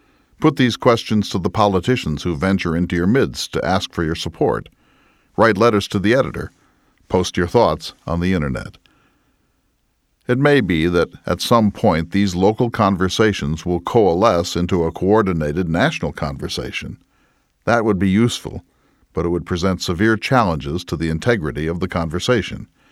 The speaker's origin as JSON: {"language": "English", "country": "United States", "tie": "born or raised there", "said": "I felt and was made to feel as a child growing up in America in the 1960s and 70s."}